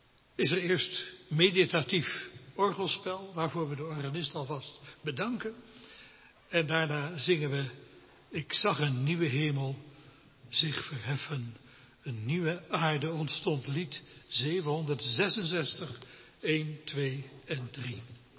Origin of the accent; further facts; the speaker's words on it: Rotterdam, South Holland, Netherlands; al vanaf zo oud als kleine Sarah nu is, zat ik in de banken in de Hoflaankerk in Rotterdam, Kralingen, waar ik ben opgegroeid.